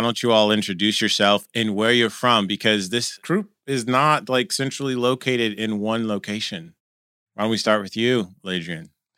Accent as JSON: {"language": "English", "region": "Wisconsin", "country": "United States", "said": "Midwest represent. I'm from Wisconsin."}